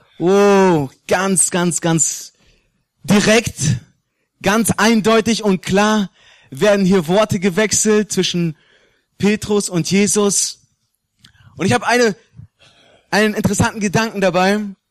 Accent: Osnabrück, Lower Saxony, Germany; ursprünglich komme ich aber aus Osnabrück. Weiß jemand, wo Osnabrück ist? Osnabrück ist Nordwest von Deutschland

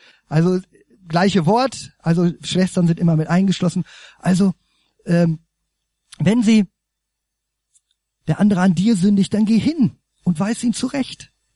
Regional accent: Germany; Mich kotzt das manchmal an und ich bin das ja selber auch, bin ja auch Deutscher, ne?

